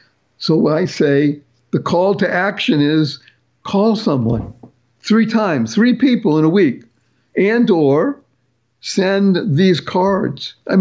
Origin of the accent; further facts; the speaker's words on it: Massachusetts, United States; I come from Massachusetts, so I know the area very well.